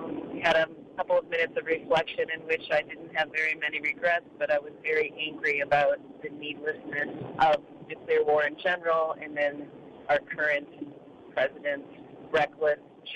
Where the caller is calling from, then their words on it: Honolulu, Hawaii, United States; I'm calling from Honolulu.